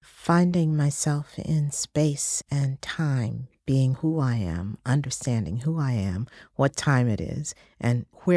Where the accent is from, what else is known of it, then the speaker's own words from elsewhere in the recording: Dallas, Texas, United States; From where I grew up in Dallas, Texas, I was very familiar with them